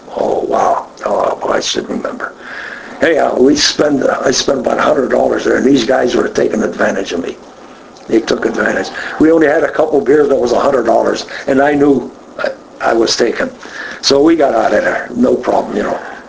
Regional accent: Youngstown, Ohio, United States; where are you from? I said, Youngstown. And this one guy knew, where did you live? Southside, Chalmers.

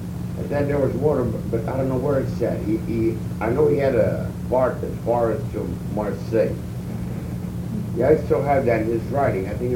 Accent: Youngstown, Ohio, United States; Well, I was born in Youngstown. Educated at Sacred Heart School, East High School. Won a few months at Youngstown State, Youngstown College at the time.

